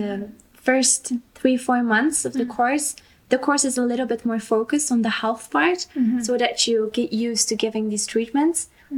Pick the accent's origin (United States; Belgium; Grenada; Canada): Belgium; now in Austria; I grew up in Belgium, a very little country somewhere in Europe, and I decided to go to a mission school.